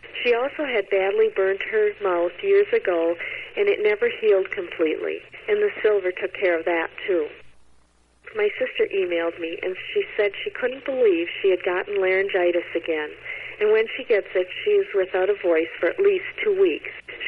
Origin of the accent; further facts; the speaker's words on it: Long Lake, Minnesota, United States; I'm from Long Lake, Minnesota.